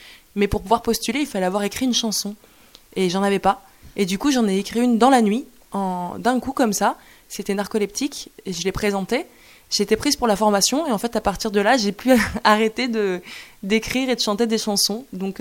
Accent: Toulouse, Occitanie, France; also born or lived in Chile; now in Paris, France; j'ai déboulé à Paris où vraiment j'avais jamais mis les pieds parce que j'ai grandi à Toulouse.

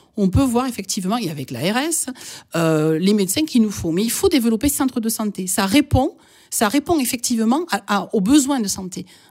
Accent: Occitanie, France; je vous disais que j'étais ariégeoise

